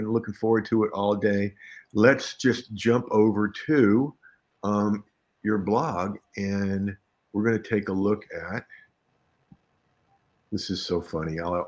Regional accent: Tallahassee, Florida, United States; See, I grew up in Tallahassee, in Florida, just about a half hour from the coast.

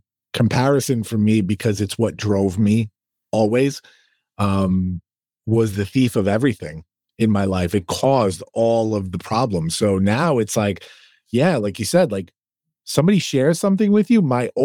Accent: New York, United States; Yeah, I'm a New Yorker. So it is my God-given right to be an asshole too.

